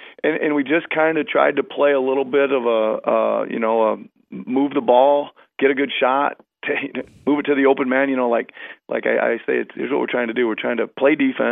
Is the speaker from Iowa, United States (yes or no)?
yes; Iowa, United States; I had two jobs, one in my home state in Iowa, and one on the Mexican border down there at the Rio Grande Valley, and I loved them both.